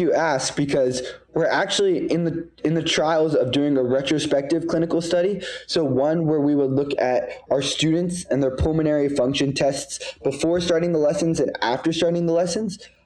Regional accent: India; now in Houston, United States; And honestly, I like to play this because I'm an Indian, right? So an Indian playing right.

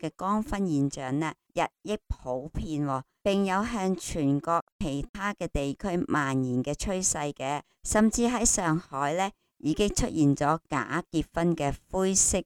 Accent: Hong Kong; 如果我们香港人说的 dry 呢，即是很没东西，很枯燥，没了滋润。

